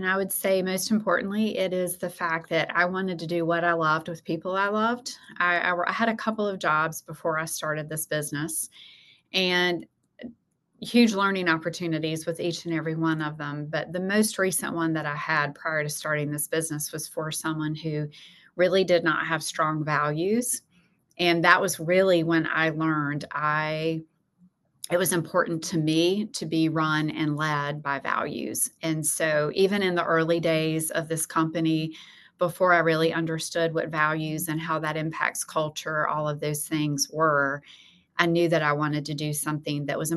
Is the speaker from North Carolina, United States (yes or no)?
yes; High Point, North Carolina, United States; High Point, North Carolina. I wasn't born here, but raised here.